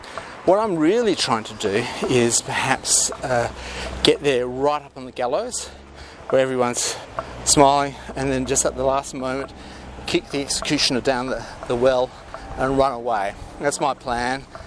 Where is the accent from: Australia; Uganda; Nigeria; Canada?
Australia; I've given you a life story introduction that I am an Australian inventor and scientist.